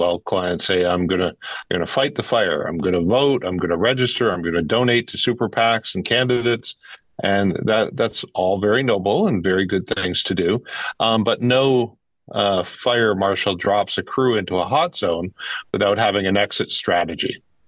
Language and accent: English; Windsor, Ontario, Canada; I'm a child of the auto industry. I grew up in Windsor, Ontario.